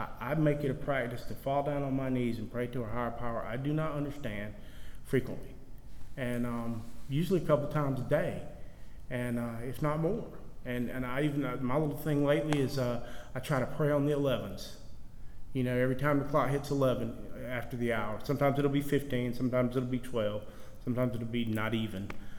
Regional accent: the South, United States; accent: southern; I have kind of moderated my southern accent for y'all tonight.

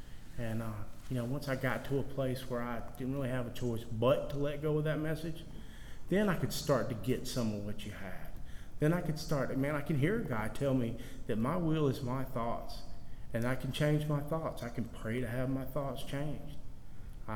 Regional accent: the South, United States; accent: southern; I have kind of moderated my southern accent for y'all tonight.

